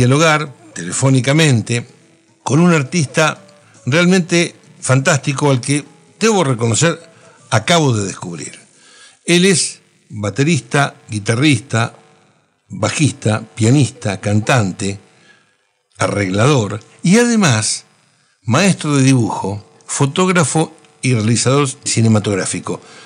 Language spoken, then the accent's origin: Spanish; La Plata, Buenos Aires Province, Argentina; born there; Bueno, yo nací en La Plata, en algún momento trabajé en Buenos Aires